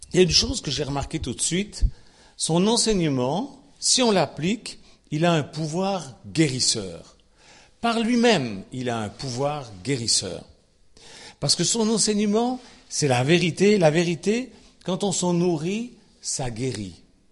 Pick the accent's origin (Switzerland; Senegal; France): Switzerland; puisque je suis Suisse.